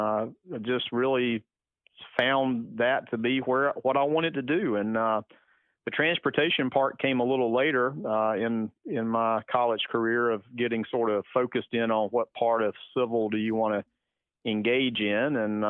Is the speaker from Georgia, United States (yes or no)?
yes; Lavonia, Georgia, United States; I grew up in Livonia, Georgia, up I-85, right at the South Carolina border. And in fact, I grew up right off the last exit right when you leave Georgia